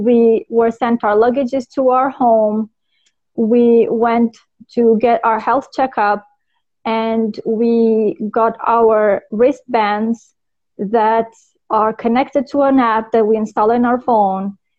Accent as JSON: {"language": "English", "country": "North Macedonia", "lives_now": "Saudi Arabia", "said": "Originally, I'm from Macedonia."}